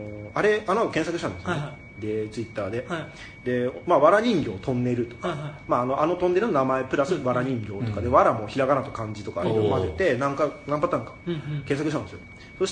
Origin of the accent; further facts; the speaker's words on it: Hokkaido, Japan; 僕あの北海道出身、ね、何度も言って悪い申し訳ないんですけど、はい、北海道出身なんで東京の地名全然知らなくて